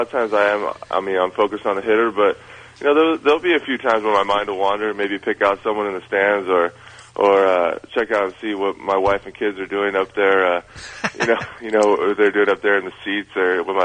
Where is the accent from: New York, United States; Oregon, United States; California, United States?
California, United States; West Covina; I grew up in West Covina. And, you know, went to Bishop Amat High School